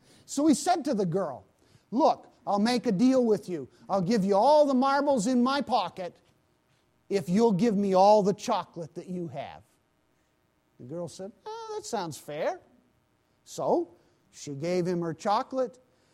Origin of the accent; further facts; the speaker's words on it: Pakistan; When I grew up in Pakistan, that was the big thing.